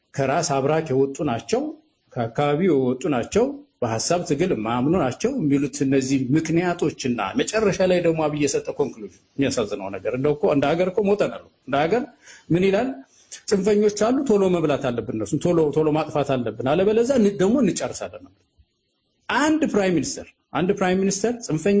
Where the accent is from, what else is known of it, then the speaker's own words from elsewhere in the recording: Mehal Meda, Amhara, Ethiopia; አንደኛ መሀል ሜዳ አካባቢ እንዳልኳቸው ተወልጄ ያደግኩበት አካባቢ ነው።